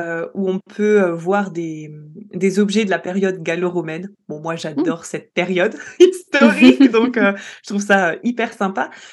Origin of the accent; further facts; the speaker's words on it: Grand Est, France; Je dirais que en Lorraine, on parle le français de Paris